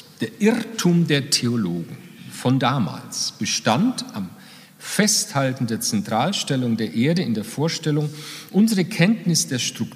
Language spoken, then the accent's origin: German; Mainz, Rhineland-Palatinate, Germany; Als Mainzer